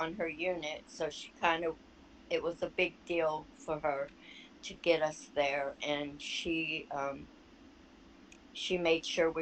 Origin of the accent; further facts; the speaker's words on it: California, United States; now in Texas, United States; Well, when I came to Texas, because I'm not from Texas, we were just passing through Texas when my crime happened. I really have never been out of California, so I wasn't used to how Texas works.